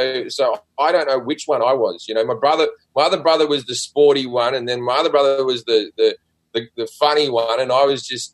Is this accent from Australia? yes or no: yes; Sydney, New South Wales, Australia; And when I was growing up in Sydney, there was one comedy club, the Comedy Store in Sydney, and that was it in a city of almost 5 million people.